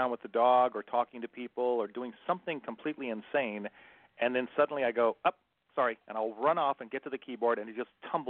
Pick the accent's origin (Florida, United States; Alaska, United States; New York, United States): Florida, United States; St. Augustine; St. Augustine. So my dad retired there after the military. St. Augustine is about 37 miles south of Jacksonville and about 60 miles north of Daytona. So we're on the Atlantic coast.